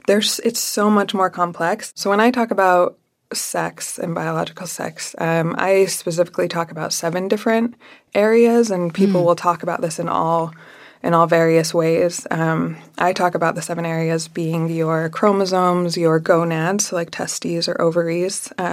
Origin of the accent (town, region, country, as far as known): Utah, United States; born or raised there